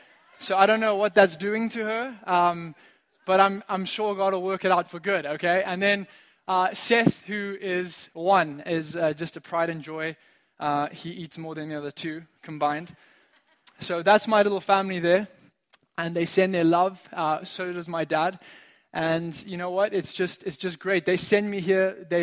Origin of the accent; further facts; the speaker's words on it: Zimbabwe; accent: British; I have a British accent, a American passport, a Zimbabwean ID, and I'm from Africa.